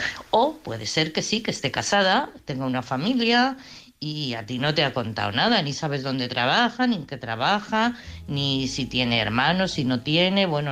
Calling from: Madrid, Community of Madrid, Spain; de Madrid.

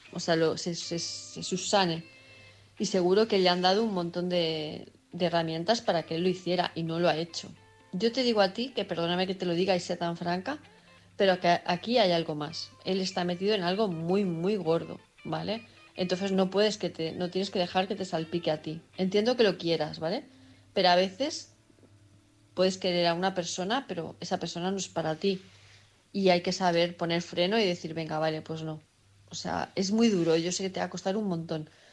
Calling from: Palma, Balearic Islands, Spain; de Palma de Mallorca

